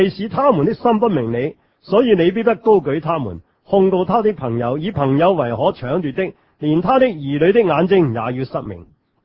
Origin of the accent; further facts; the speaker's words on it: Hong Kong; 即是我们香港人叫保释